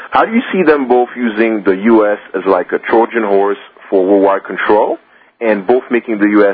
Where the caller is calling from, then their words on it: Toronto, Ontario, Canada; Toronto, buddy.